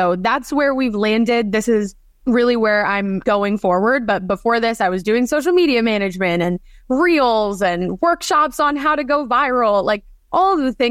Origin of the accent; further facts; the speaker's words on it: Cali, Valle del Cauca, Colombia; now in United States; Yeah, so we're all from Colombia. We have found ourselves in Philadelphia, in Florida, a lot of moving around as well. But yeah, Cali, Colombia.